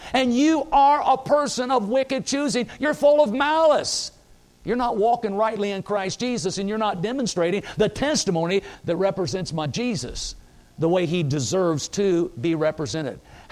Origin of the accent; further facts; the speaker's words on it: Indiana, United States; Now, folks, I'm from Indiana.